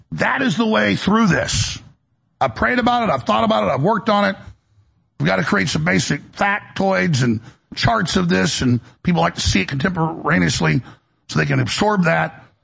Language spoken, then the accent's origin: English; Dallas, Texas, United States; now in Austin, United States; You know, I moved down here from Dallas in high school.